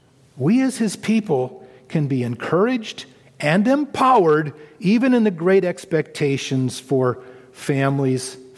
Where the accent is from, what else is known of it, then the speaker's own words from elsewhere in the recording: Oregon, United States; So the controlled burns in my home state, especially in the valley, Willamette Valley